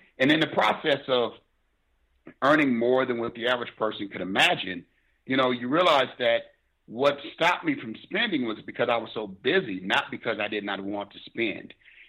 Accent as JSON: {"language": "English", "town": "Rockford", "region": "Illinois", "country": "United States", "tie": "born or raised there", "said": "Growing up in Rockford, Illinois, my mother, a beautiful woman, she's a strong woman with Southern values."}